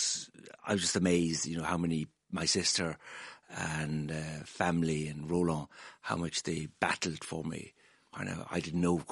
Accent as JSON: {"language": "English", "country": "France", "said": "I said, \"Oh, we're from France.\""}